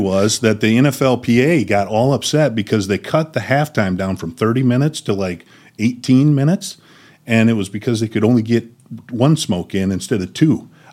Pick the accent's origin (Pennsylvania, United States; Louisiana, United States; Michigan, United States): Michigan, United States; So, you know, I was always being at Michigan, kind of growing up in West Michigan, a cold weather guy.